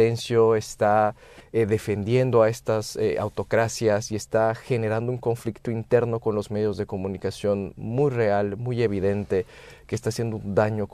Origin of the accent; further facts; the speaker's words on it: Cochabamba, Bolivia; atrincherado en una zona roja de Cochabamba, que es el departamento de donde soy.